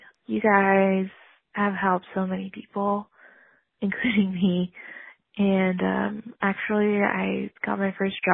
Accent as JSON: {"language": "English", "region": "California", "country": "United States", "said": "I'm from California."}